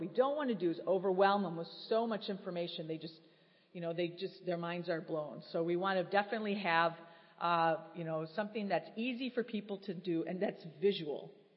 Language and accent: English; Minnesota, United States; I'm from Minnesota, so yeah.